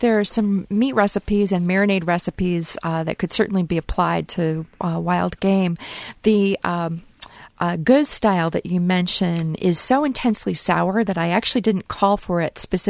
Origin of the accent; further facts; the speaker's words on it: Wisconsin, United States; accent: Wisconsin; It's probably with my Wisconsin accent superimposed. But definitely, I think we're lucky to live in Wisconsin where we have so many wonderful craft beers.